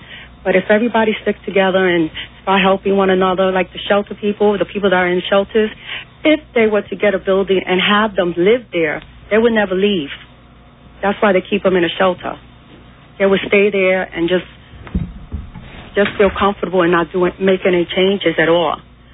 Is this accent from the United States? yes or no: yes; Bronx, New York, United States; I'm from the Bronx, too.